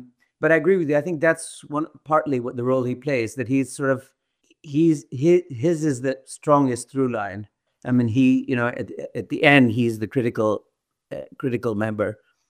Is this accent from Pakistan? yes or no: yes; Lahore, Punjab, Pakistan; When I was, you know, a kid growing up in Lahore, I played with anybody and everybody who showed up.